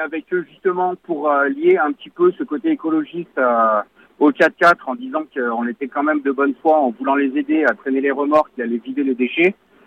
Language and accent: French; Saint-Laurent-du-Pont, Auvergne-Rhône-Alpes, France; moi je suis natif de Saint-Laurent.